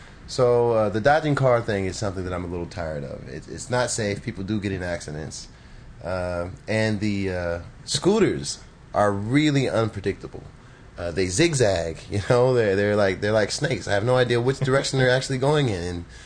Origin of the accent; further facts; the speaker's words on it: United States; oh, I'm sorry, your English is not standard, even though I'm American.